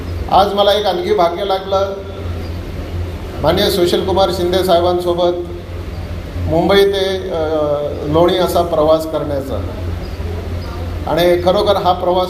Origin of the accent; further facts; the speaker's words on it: Amravati, Maharashtra, India; मी अमरावती जिल्ह्याचा आहे, शेतकऱ्याचा मुलगा मी आहे, शेतात स्वतः मी काम केलेलं आहे